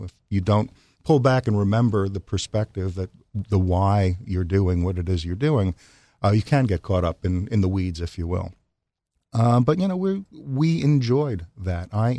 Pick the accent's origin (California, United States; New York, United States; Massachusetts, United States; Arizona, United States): New York, United States; in New York. Rabbi Louis Frischman's Temple Beth okay. El in Spring Valley was my stomping ground.